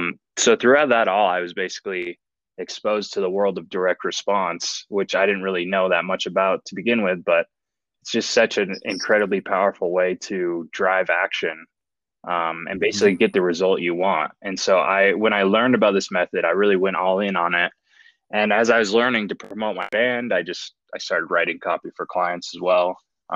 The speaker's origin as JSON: {"language": "English", "region": "Utah", "country": "United States", "tie": "born or raised there", "said": "I grew up in Utah, which is famous for its like big Mormon population. Mm-hmm. And I grew up Mormon."}